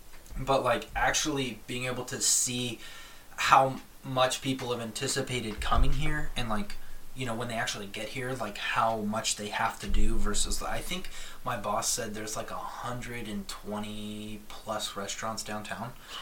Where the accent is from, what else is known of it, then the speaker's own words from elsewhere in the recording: Orange City, Florida, United States; I'm originally from Florida as well. I grew up just outside of Orlando, and when I was 6 years old, you know, I moved, you know, just, you know, Orange City, Deltona area